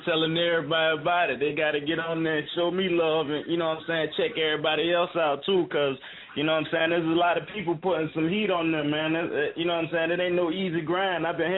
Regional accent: Jacksonville, Florida, United States; I'm from Jacksonville, Duval County.

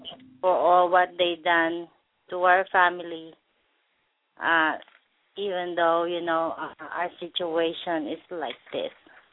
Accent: Philippines; moved away as an adult; now in Columbus, United States; I come here to the United States. Me and … we're from the Philippines.

